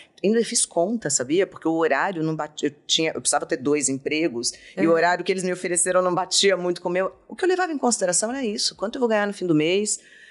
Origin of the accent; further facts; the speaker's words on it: Brasília, Federal District, Brazil; eu nasci em Brasília, que era o fim do mundo. É uma cidade super novinha. Não tinha muito mercado.